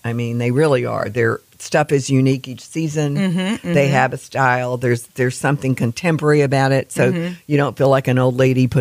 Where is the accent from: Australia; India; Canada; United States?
United States; Houston, Texas; And I said, my answer was, I'm from Houston, Texas.